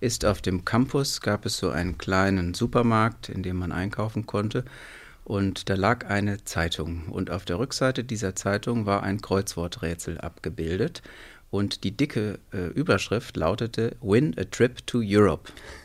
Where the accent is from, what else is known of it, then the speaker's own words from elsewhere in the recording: Buseck, Hesse, Germany; ist einmal mitten in Hessen, natürlich mein Heimatland und auch mein Heimatort. Ich bin ja im Grunde durch und durch Hesse, in Hessen geboren und einen wesentlichen Teil meiner Ausbildung in Hessen verbracht.